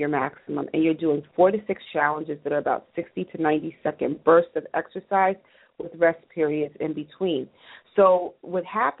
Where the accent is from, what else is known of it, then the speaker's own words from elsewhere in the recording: New Jersey, United States; I'm from Jersey, so we are big house music fans